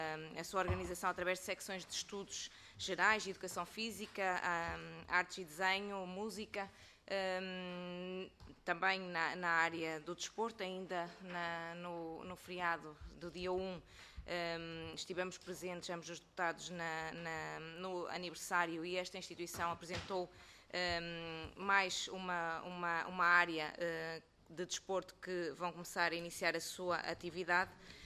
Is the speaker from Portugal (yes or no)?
yes; Oliveira de Azeméis, Norte, Portugal; E nós que somos de Oliveira das Mães